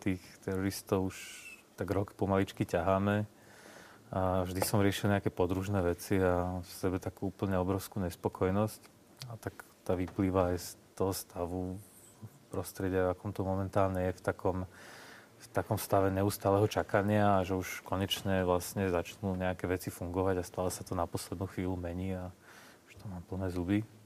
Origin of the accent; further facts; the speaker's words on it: Košice, Košice Region, Slovakia; born there; Pre mňa sú tie Košice úplne, že tým, že to je moje rodisko